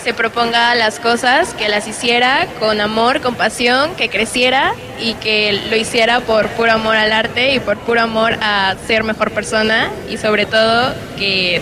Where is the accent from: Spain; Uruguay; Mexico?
Mexico; Querétaro; Soy de aquí, de Querétaro.